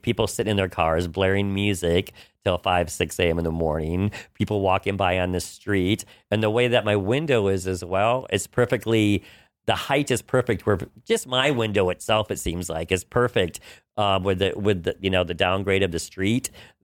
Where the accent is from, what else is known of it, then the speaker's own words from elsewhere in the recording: New York City, New York, United States; I think being a New Yorker, too, a lot of us have our hands in a bunch of different pots.